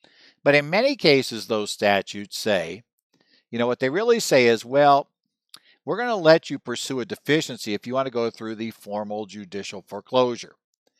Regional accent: Arizona, United States; My home state here of Arizona probably has the broadest general purpose anti-deficiency statute.

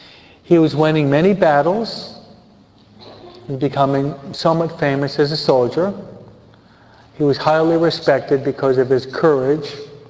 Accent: Hawaiian Gardens, California, United States; Ever hear of the Gardens, huh? I'm from the Gardens, huh?

